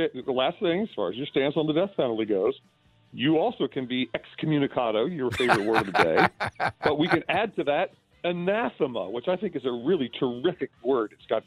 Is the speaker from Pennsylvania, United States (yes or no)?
yes; Pennsylvania, United States; Quick thing here, to let you know, I grew up out in Chester County.